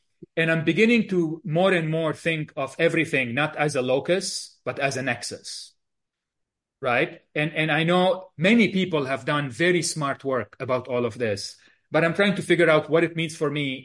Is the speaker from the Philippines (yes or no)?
no; Lebanon; growing up in Lebanon